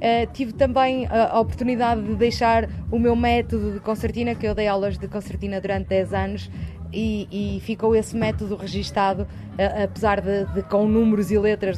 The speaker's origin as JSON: {"language": "Portuguese", "region": "Norte", "country": "Portugal", "said": "Somos minhotos e marotos. Minhotos pela região em que nos inserimos"}